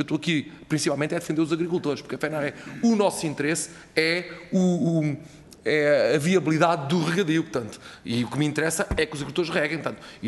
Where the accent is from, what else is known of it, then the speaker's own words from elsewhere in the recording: Alentejo, Portugal; eu sou alentejano, tanto posso falar.